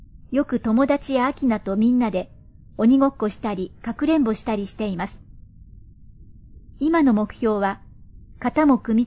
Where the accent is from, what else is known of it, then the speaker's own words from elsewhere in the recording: Hokkaido, Japan; now in Tokyo, Japan; 私が生まれ育ったのは北海道なのですが、平成29年から荒川区に住んでいて、自宅はアトリエを兼ねています。